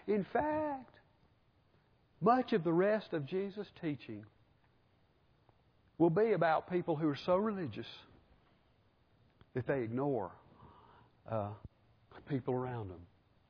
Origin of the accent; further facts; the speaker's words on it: Birmingham, Alabama, United States; I grew up in Birmingham, grew up at Vulcan.